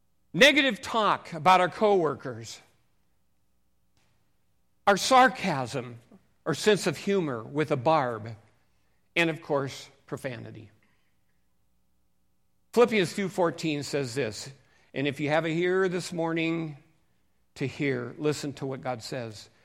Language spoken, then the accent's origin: English; Seattle, Washington, United States; moved away as an adult; You know, most of you that know me know that I came from Seattle. I was raised up in Seattle, and about 18, I thought I can't take the rain anymore, and I left and never went back.